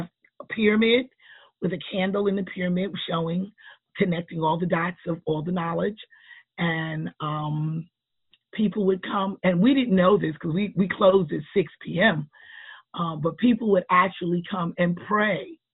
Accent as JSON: {"language": "English", "region": "New York", "country": "United States", "lives_now": "Atlanta, United States", "said": "And so I'm from New York, and when after my son died, I had really, really learned how to work with the elements of life."}